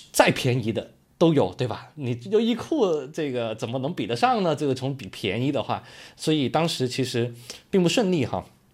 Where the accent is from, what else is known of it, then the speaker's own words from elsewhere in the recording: Guangdong, China; 我小时候在广东长大嘛